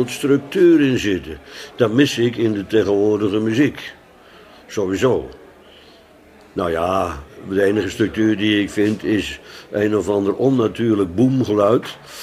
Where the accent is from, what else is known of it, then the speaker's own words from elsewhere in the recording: Bodegraven, South Holland, Netherlands; ik kom uit Bodegraven, dus dat was kaas.